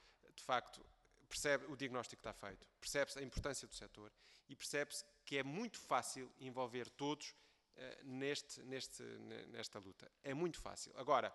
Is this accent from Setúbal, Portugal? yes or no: yes; Setúbal, Portugal; Eu sou do distrito de Setúbal, como sabem, é um distrito fortemente com uma fileira florestal grande